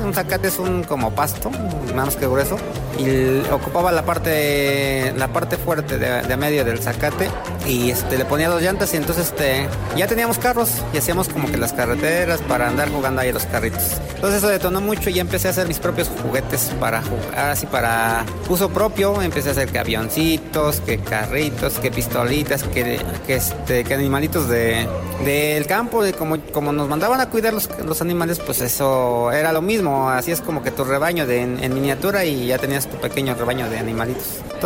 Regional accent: Tlaxcala, Mexico; Yo soy del estado de Tlaxcala.

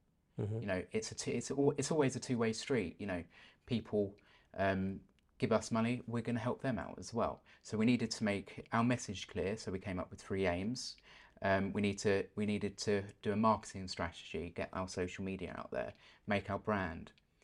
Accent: East of England, United Kingdom; We are from Essex, though, so it's

